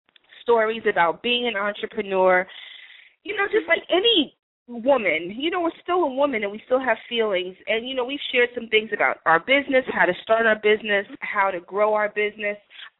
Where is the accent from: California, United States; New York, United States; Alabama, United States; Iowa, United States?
New York, United States; accent: New York; I don't think I could run from my New York accent if I tried.